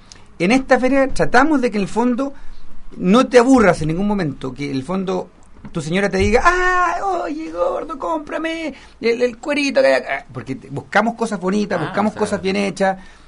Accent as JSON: {"language": "Spanish", "town": "Paine", "region": "Santiago Metropolitan Region", "country": "Chile", "tie": "born or raised there", "said": "Yo nací allá, nací en Paine, nunca me he movido de allá. Y bien, es bien guasa, es una comuna muy rural."}